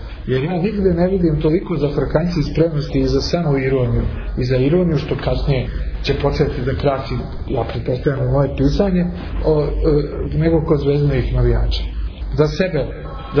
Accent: Sarajevo, Federation of Bosnia and Herzegovina, Bosnia & Herzegovina; born there; da smo živjeli, da sam rođen u Sarajevu, da je moj otac došao iz Novog Sada 59. da živi u Sarajevu.

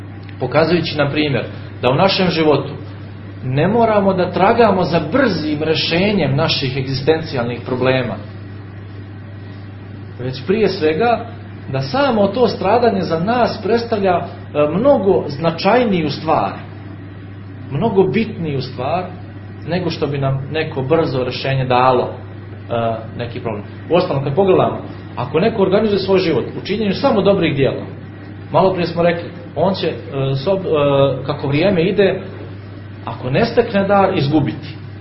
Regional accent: Montenegro; Postao je kod nas u Crnoj Gori pleme Ljubovića.

